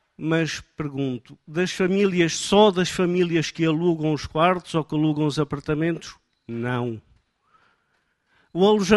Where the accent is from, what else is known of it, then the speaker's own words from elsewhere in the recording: Nazaré, Leiria, Portugal; Venho da Nazaré.